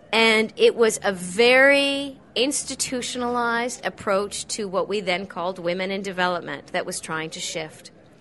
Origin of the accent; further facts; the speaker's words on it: Canada; I come from Canada, and I was considered an international board member.